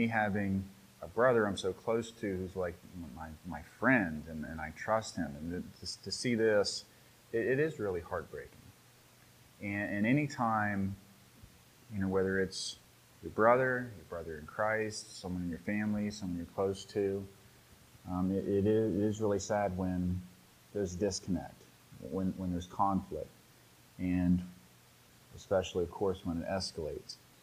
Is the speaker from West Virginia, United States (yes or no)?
yes; West Virginia, United States; And I'm from West Virginia, and this time of year, deer everywhere throughout the way.